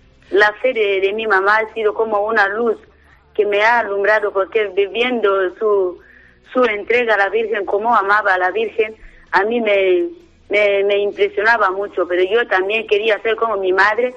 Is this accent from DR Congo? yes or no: yes; DR Congo; vengo de la República Democrática del Congo.